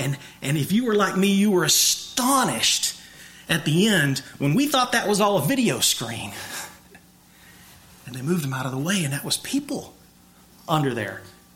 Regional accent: Cahoma, United States; But I remember I have fond memories of growing up in Cahoma.

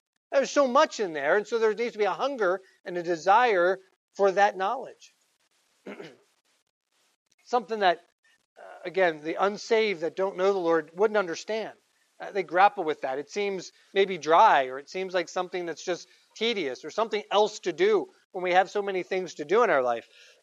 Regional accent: Baltimore, Maryland, United States; Many of you know I was born in Baltimore, lived in Baltimore for a number of years.

